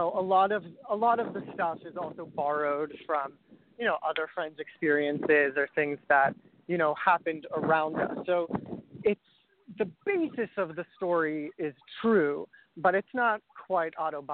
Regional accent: Israel; I grew up in Israel. My mom's American and my dad's Israeli. And I would spend my summers coming to New York to visit my family, my mom's side of the family.

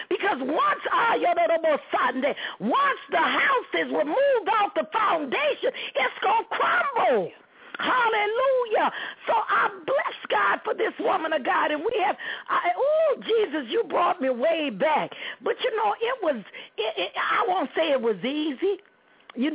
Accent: New Orleans, Louisiana, United States; Hey, I came from New Orleans. I knew how to coordinate.

